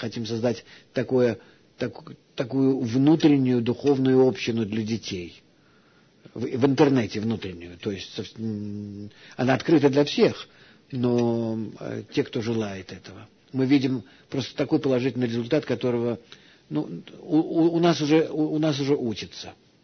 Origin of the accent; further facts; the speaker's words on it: Russia; born there; Я родился в России, вы понимаете, мой характер и так далее. Несмотря на то, что я родился здесь, все-таки у меня свои какие-то особенности внутренние, еврейские.